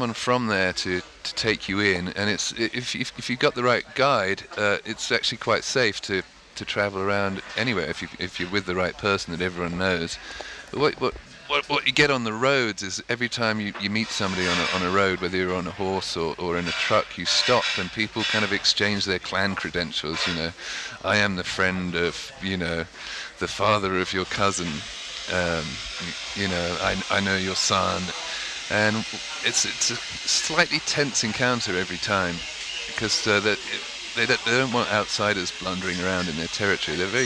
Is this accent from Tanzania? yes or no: no; England, United Kingdom; I mean, I come from England, which is a pretty drunken place